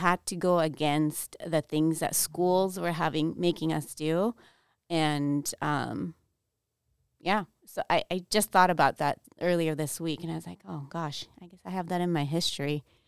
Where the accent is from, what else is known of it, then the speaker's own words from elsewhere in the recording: Japan; when I grew up in Japan, my parents grew up, kind of taught us in the way where we were kind of against the Japanese culture.